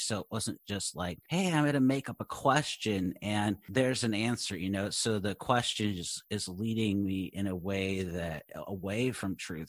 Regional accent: Seattle, Washington, United States; You know, growing up in Seattle, I saw that again and again.

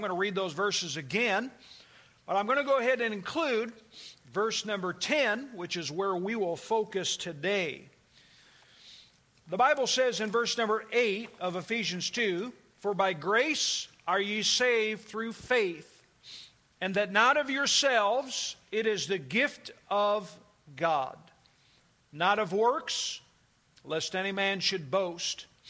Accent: New England, United States; Now, I grew up in New England. Those were probably more hills than the people that grew out west and understand what the mountains are.

